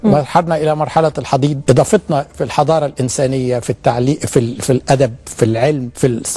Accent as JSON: {"language": "Arabic", "country": "Egypt", "said": "سيقول لك أنه غير راضي عن أوضاعنا كمصريين"}